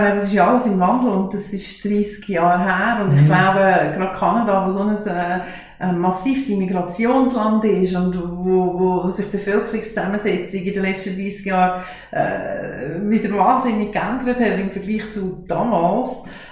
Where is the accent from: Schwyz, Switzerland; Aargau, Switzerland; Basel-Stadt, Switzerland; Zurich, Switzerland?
Schwyz, Switzerland; Wir sind hier im Talkessel der Schweiz aufgewachsen und der Talkessel der Schweiz, der hat nicht so viel Migration gehabt, wie zum Beispiel eine Stadt wie Biel.